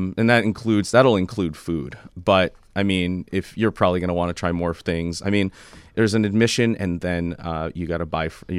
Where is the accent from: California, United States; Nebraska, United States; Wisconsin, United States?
California, United States; Long Beach; I'm coming from Long Beach, California.